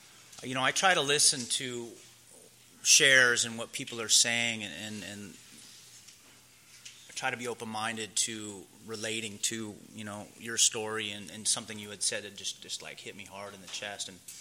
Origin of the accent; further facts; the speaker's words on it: Santa Monica, California, United States; I'm an alcoholic. And I was born and raised up in Los Angeles, or fifth generation, right at home on the beach, Santa Monica.